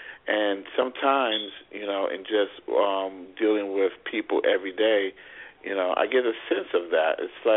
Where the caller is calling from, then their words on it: North Carolina, United States; Hello, I'm calling from North Carolina.